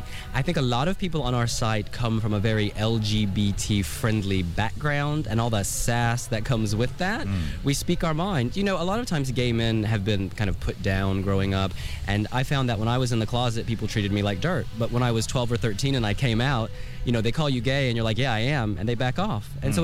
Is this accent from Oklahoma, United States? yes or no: no; Fayetteville, Georgia, United States; So I grew up in Georgia, the state, obviously not the Republic of, in a town called Fayetteville, which is actually where Margaret Mitchell wrote Gone with the Wind.